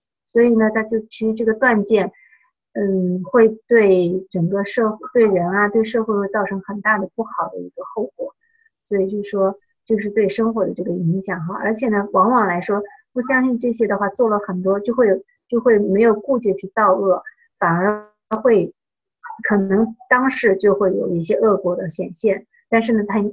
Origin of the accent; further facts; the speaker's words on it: China; moved away; 就是我们从大陆过来的人